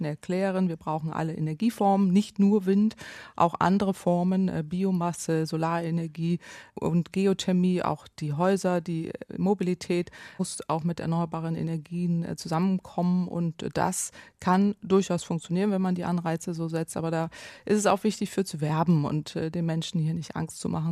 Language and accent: German; Northwest Germany, Germany; Aber ich komme jetzt aus dem Nordwesten Deutschlands. Da ist es ganz normal, dass jede Menge Windanlagen dort stehen